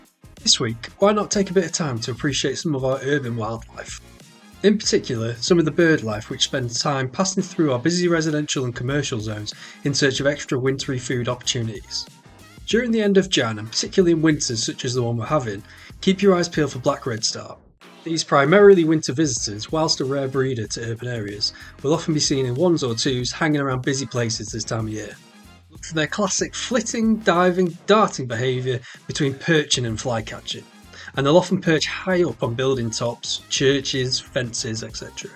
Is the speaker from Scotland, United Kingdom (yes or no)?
no; North West England, United Kingdom; growing up in Lancashire